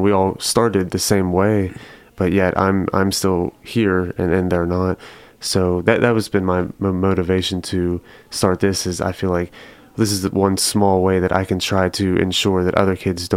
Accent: Pennsylvania, United States; Originally, I'm from a small town near Pittsburgh, Pennsylvania. Mm-hmm. And so it was the projects, you know, Section 8 housing, and just a lot of bad influences and not a lot of good stuff happening.

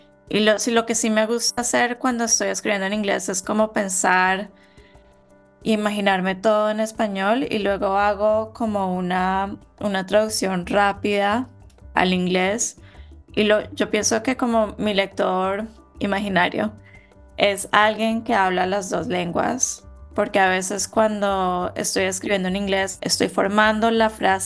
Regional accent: Colombia; now in United States; ya que estoy como en viviendo como colombiana estadounidense

